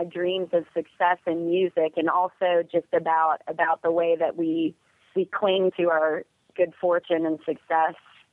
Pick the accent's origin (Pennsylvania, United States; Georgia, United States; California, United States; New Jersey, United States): Pennsylvania, United States; Pittsburgh; And then we went to Pittsburgh, my hometown, and it was, you know, just 150 people from my life, from my wow. childhood, my in high school and college.